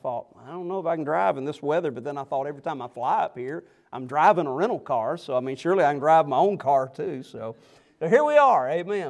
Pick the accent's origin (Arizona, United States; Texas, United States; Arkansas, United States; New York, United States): Arkansas, United States; Little Rock; me and my wife, we both grew up in Arkansas. I grew up in Little Rock